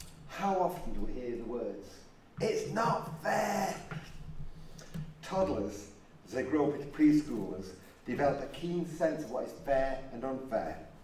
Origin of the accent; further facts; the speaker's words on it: Newcastle, North East England, United Kingdom; moved away; I'm a Geordie, why I? Can you not tell? No, neither can I. I left there a long time ago.